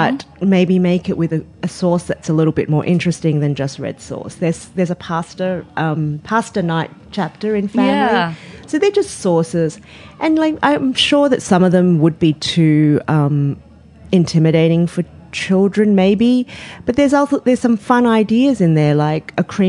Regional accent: Australia; we grew up in Australia.

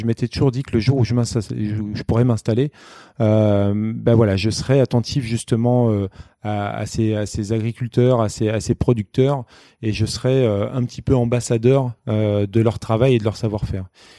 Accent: Vendôme, Centre-Val de Loire, France; born there; moi je suis originaire en fait du Loir-et-Cher puisque je suis né à Vendôme, dans le nord du département, et je suis d'une famille agricole, donc avec une ferme familiale depuis 5 générations.

